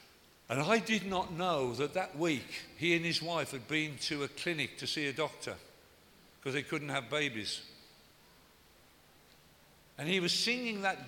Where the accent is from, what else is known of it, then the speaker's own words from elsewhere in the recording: England, United Kingdom; Why have I come all the way from England?